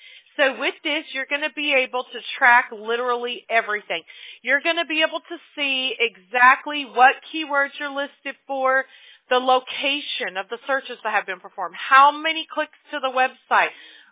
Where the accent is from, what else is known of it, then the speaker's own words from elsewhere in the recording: Mobile, Alabama, United States; born there; I know, and I could say that because I was born in Mobile, Alabama.